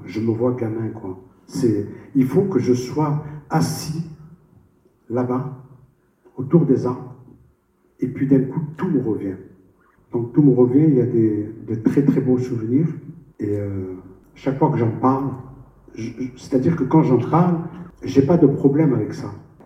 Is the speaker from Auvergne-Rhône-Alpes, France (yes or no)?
no; Normandy, France; born there; moi je suis pas né en Algérie, je suis né en Normandie. Je suis fils de fonctionnaire. C'est mon histoire. Puis un jour, à 17 ans, moi j'ai grandi dans un camp, puis je me suis retrouvé en ville à Malosque.